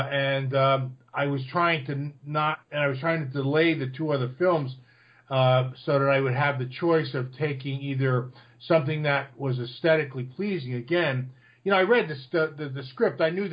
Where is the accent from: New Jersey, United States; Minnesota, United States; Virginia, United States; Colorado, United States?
New Jersey, United States; You know, I'm some Anglo from New Jersey, so you know what do I know?